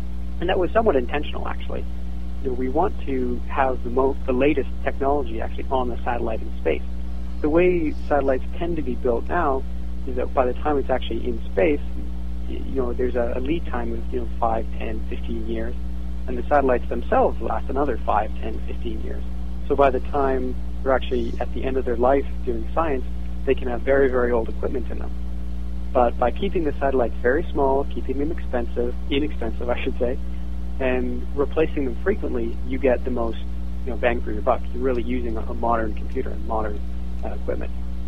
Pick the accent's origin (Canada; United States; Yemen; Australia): Canada; I think I was raised metric. I'm from Canada